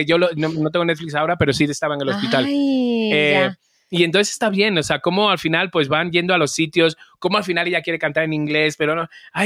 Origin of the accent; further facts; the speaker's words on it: Mexico; yo sí me vería como buen mexicano